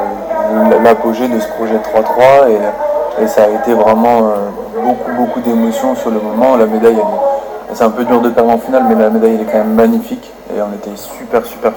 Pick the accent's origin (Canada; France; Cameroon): France; Et je suis français.